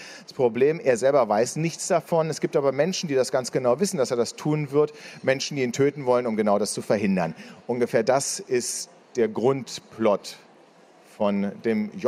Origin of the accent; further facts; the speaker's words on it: Leipzig, Saxony, Germany; also ich komme aus Leipzig und das spielt in Leipzig